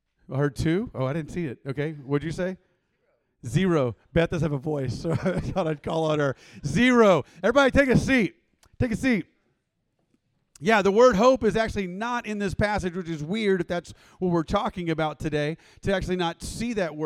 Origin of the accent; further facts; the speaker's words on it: Waco, Texas, United States; I am from Waco, been there my whole life